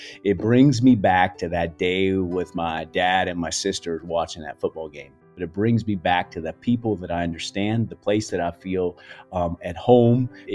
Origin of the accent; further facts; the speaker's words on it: Wiley Ford, West Virginia, United States; also born or lived in Burkina Faso / Madagascar; I was born and raised in Wally Ford, graduated from Frankfort High School, which is Mineral County